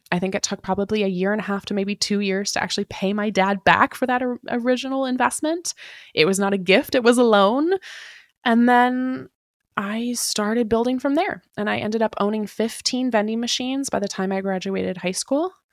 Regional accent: Tacoma, Washington, United States; Now, I grew up in Tacoma, Washington.

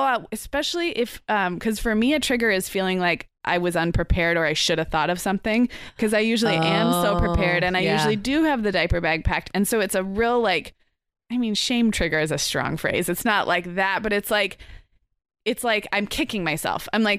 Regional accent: Santa Barbara, California, United States; We are together in my hometown of Santa Barbara.

